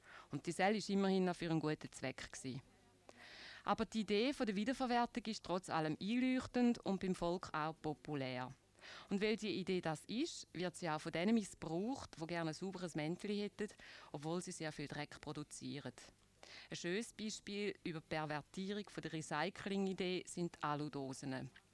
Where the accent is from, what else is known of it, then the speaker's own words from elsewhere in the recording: Switzerland; Und im Zurückbringen sind wir Schweizer wirklich einsame Spitze.